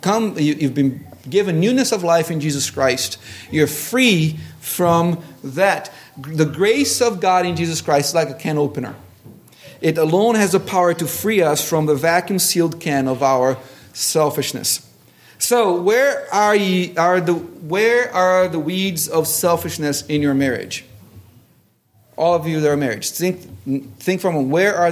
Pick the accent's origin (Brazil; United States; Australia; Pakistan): Brazil; but growing up in Brazil, you have these little pots of goo stuff